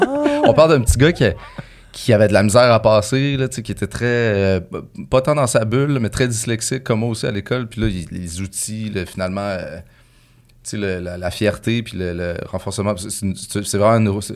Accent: Montreal, Quebec, Canada; T'sais, on vient tout un peu de Rosemont et compagnie.

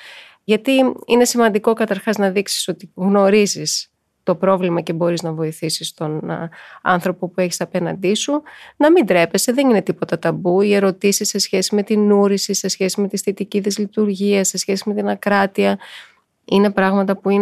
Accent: Crete, Greece; Εγώ είμαι και από την Κρήτη, όπως ξέρετε, μια μητριαρχική κοινωνία.

